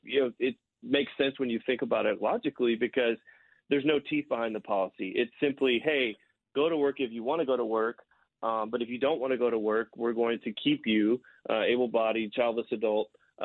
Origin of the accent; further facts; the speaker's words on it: Arkansas, United States; We tried it even here in my home state of Arkansas, where I'm calling you from today.